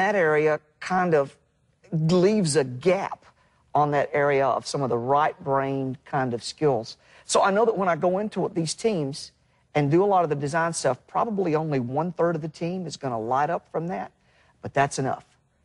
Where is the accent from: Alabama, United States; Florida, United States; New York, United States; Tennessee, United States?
Tennessee, United States; And I go, well, I'm just … from Tennessee.